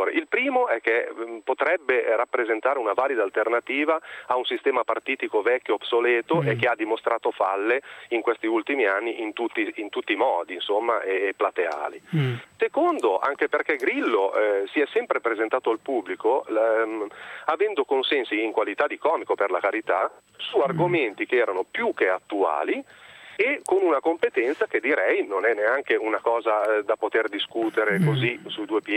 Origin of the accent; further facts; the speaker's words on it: Novara, Piedmont, Italy; ho 40 anni, sono di Novara.